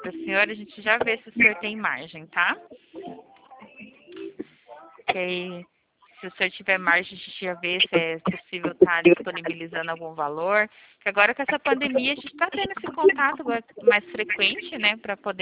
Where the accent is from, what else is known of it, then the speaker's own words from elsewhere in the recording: Curitiba, Paraná, Brazil; also born or lived in Porto Murtinho; Eu aqui de Curitiba, no Paraná.